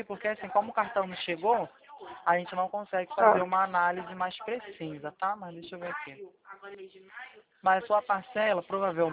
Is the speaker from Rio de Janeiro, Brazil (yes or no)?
yes; Rio de Janeiro, Brazil; Eu sou daqui, sim, tá? Eu sou do Rio de Janeiro, eu falo aqui do centro, tá?